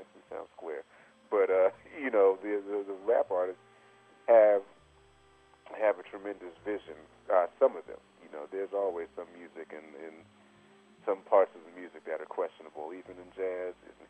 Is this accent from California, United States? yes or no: yes; Los Angeles, California, United States; born there; I mean, though I was born in Los Angeles, my whole family's from New York. So everybody's there.